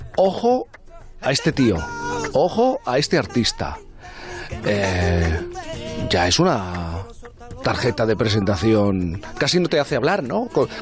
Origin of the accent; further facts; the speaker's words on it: Jerez de la Frontera, Andalusia, Spain; Yo soy de Jerez de la Frontera, ya sé que no se nota.